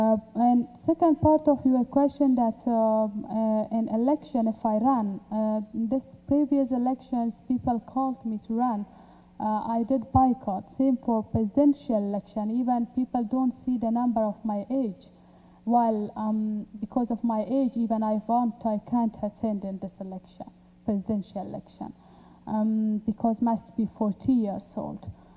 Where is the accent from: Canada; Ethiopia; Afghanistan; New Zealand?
Afghanistan; I come from Afghanistan and will go back too.